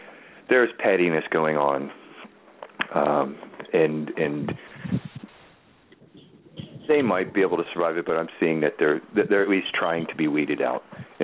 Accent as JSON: {"language": "English", "town": "Baltimore", "region": "Maryland", "country": "United States", "said": "I'm from Baltimore, and they say that in Baltimore."}